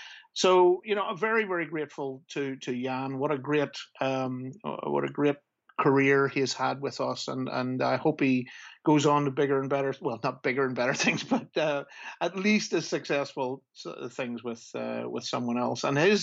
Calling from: Belfast, Northern Ireland, United Kingdom; because I'm calling from Belfast today

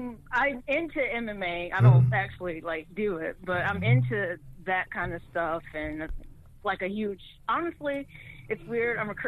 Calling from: Georgia, United States; from Georgia.

